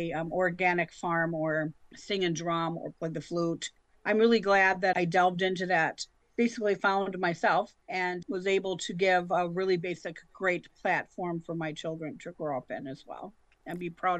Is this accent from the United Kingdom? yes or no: no; Minnesota, United States; I grew up in Minnesota. I'm a Minnesota girl. I currently live in Illinois, so I'm a transplant over here. I grew up in Minnesota.